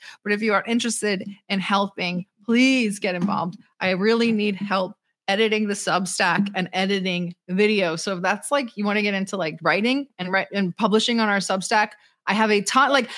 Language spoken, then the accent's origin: English; Texas, United States; So I'm not going to say the R word, but as a Texan man, I'm on Russia's side.